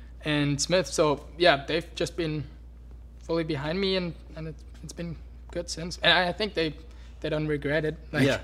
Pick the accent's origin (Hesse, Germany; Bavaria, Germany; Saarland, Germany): Bavaria, Germany; English is a second language; I grew up a bit outside of Munich.